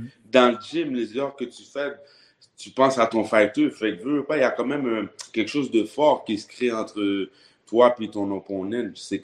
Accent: Quebec, Canada; born there; moi, je suis né au Québec.

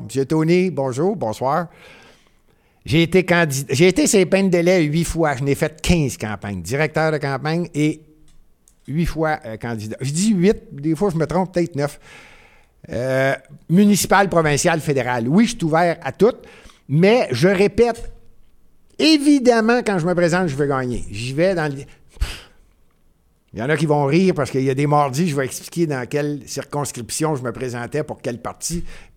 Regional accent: Montreal, Quebec, Canada; Moi, je suis Montréalais. Je suis né à Montréal, mon grand-père, mon père, tous nés à Montréal

